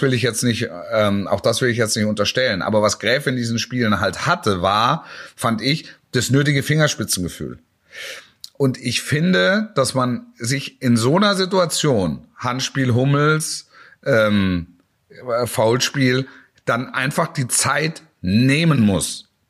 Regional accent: Dortmund, North Rhine-Westphalia, Germany; ich als Dortmunder würde auch die Pusteln kriegen

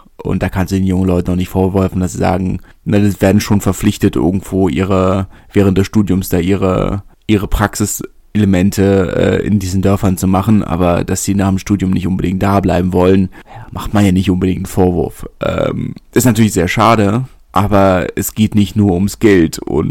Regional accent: Berlin, Germany; also born or lived in Narbonne, France; Ich bin Berliner. Ich habe in kleineren Orten gewohnt.

